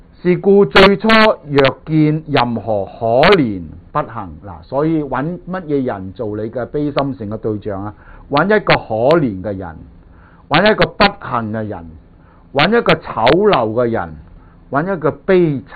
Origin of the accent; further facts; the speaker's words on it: China; 我哋中國人都有咁嘅習慣啊